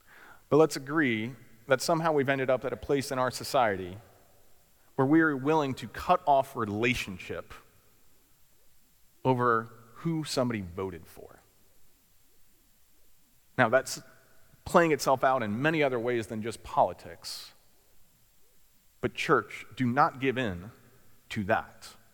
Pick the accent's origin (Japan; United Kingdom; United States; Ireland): United States; New Jersey; I am from Jersey, but you know, you can be friendly to each other, it's fine.